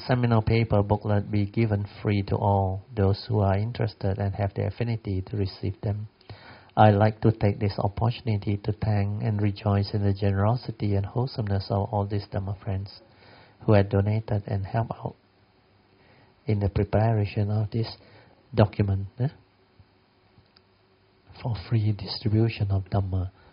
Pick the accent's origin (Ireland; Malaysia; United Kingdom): Malaysia; I was invited as a Malaysian speaker.